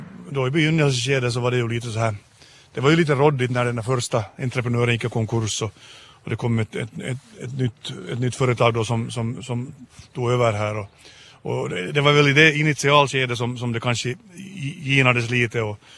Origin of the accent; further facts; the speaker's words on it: Hanko, Uusimaa, Finland; born there; Nå, jag är född i Hangö. Jag är nybliven pensionär